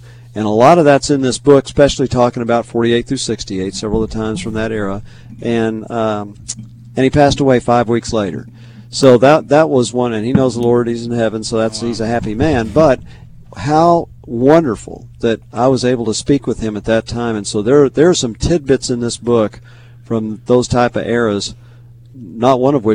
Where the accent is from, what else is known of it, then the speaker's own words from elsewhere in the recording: Oklahoma City, Oklahoma, United States; I grew up in the Oklahoma City area.